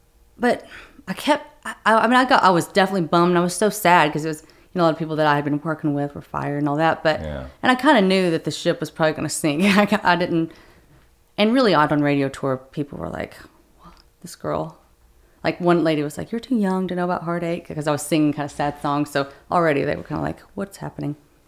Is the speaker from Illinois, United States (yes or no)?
no; Knoxville, Tennessee, United States; It's so hard for me because like my voice is so country and I'm from Knoxville, Tennessee